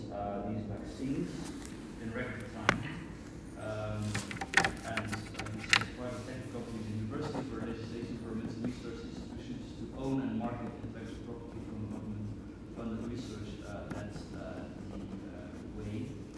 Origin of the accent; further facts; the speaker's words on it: Belgium; I'm from Europe, Belgium, which happens to be vaccine valley, vaccines produced in Belgium.